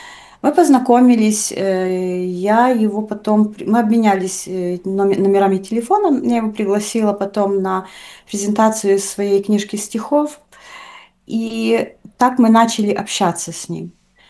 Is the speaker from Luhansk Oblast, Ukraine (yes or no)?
no; Kalush, Ivano-Frankivsk Oblast, Ukraine; я сама из Калуша, мы тут и живем сейчас